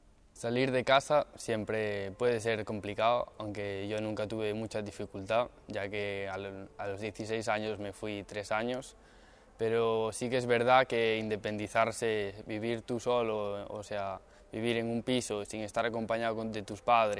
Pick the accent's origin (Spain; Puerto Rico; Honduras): Spain; Boiro, Galicia; Llegó en un verano, en Boiro, allí en mi pueblo donde soy.